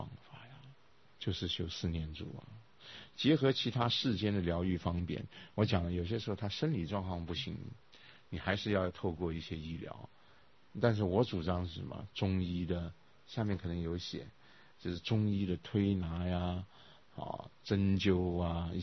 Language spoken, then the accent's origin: Chinese; China; 我们中国人有没有安心之道啊